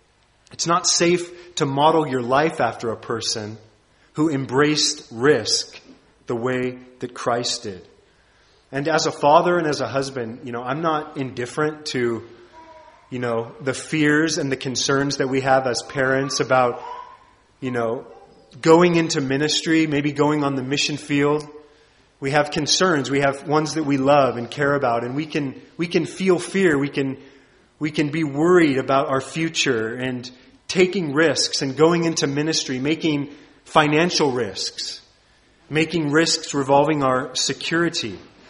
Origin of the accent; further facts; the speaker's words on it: United States; As an American, I love my country. I'm not against my own country.